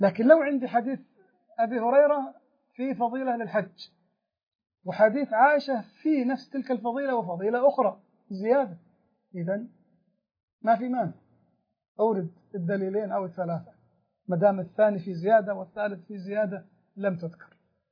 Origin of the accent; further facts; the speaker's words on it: Saudi Arabia; عندنا في السعودية